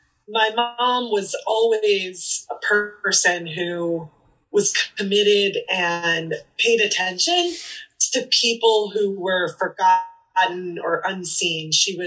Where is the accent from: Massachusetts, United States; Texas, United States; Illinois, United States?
Massachusetts, United States; Boston; I was from Boston. I'd been accepted in schools in the Northeast